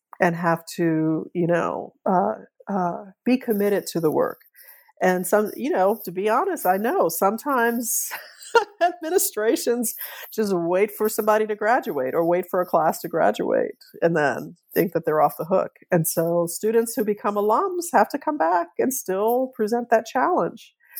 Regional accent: New Orleans, Louisiana, United States; born or raised there

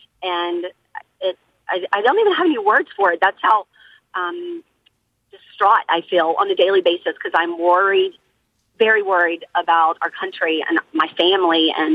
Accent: Texas, United States; I'm originally from Texas and was always a Republican until this Trump administration has taken over.

